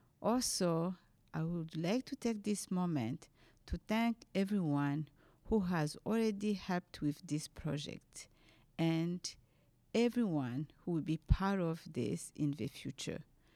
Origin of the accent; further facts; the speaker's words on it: Rwanda; now in Dover, United States; Je viens du Rwanda, j'habite à Dover, New Hampshire.